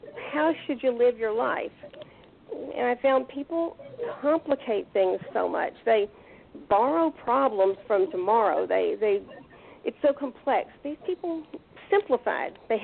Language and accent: English; Alabama, United States; that is the down-home, blue-collar wisdom that I grew up with in South Alabama.